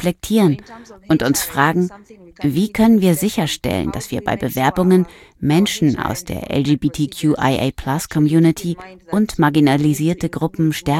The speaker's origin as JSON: {"language": "German", "country": "Bangladesh", "moved": "yes", "said": "hatte ich in meinem Heimatland nie die Freiheit, so zu leben, wie ich mich fühlte. Deswegen bin ich aus Bangladesch geflohen."}